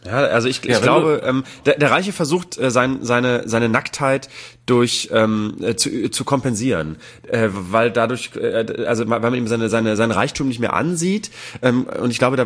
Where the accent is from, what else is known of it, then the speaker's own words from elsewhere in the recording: Hamburg, Germany; als Hamburger und jemand, der diese ganze, oder als Norddeutscher